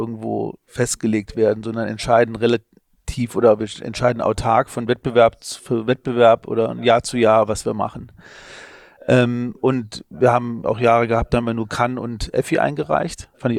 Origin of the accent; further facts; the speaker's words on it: Trier, Rhineland-Palatinate, Germany; born there; ich komme aus Trier gebürtig